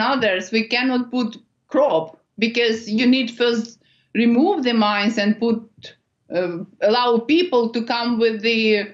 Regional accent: Ukraine; born there; English is a second language; moved away; I was born in Ukraine, in the former Soviet Union, but everything was suppressed.

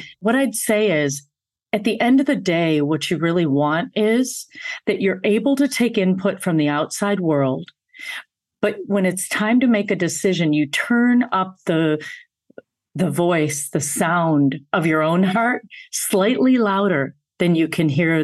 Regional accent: Grand Blanc, Michigan, United States; born or raised there

